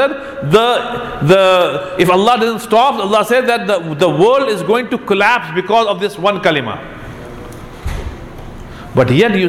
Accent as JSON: {"language": "English", "town": "Lucknow", "region": "Uttar Pradesh", "country": "India", "said": "I come from India, and I come from a city called Lucknow, which is populated by Shia people. The government in Lucknow was all Shia people for 200 plus years."}